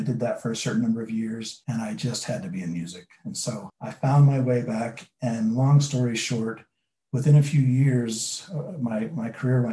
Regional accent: Utah, United States; You know, I came from Emory County High School and I always wanted to live here.

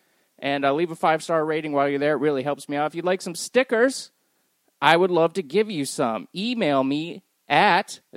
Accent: Tampa, Florida, United States; USF, my hometown team, I'm an alumni not the team.

